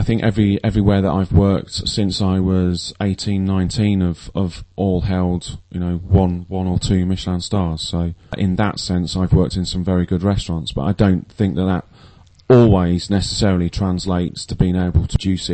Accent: West Midlands, United Kingdom; born there; No, I'm not a native Yorkshireman. I was born in Warwickshire, down in the Midlands, but a lot of my family was from the Yorkshire area.

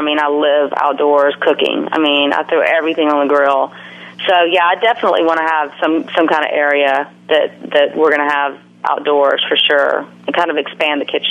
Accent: Mississippi, United States; I know when I grew up in Mississippi, when I grew up with my family and our old disposal, it was like a monster.

